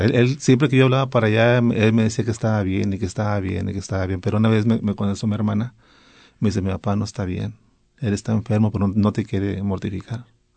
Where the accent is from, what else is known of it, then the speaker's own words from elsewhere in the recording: Reynosa, Tamaulipas, Mexico; Nosotros somos de Reynosa, vivimos en una colonia como a 20 minutos en camión del centro de Reynosa.